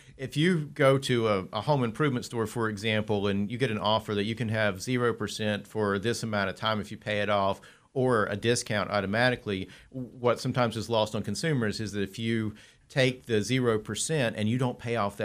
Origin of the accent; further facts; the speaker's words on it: Granite Falls, North Carolina, United States; I grew up in the Hickory area, specifically Granite Falls. My mom and dad still live in that area.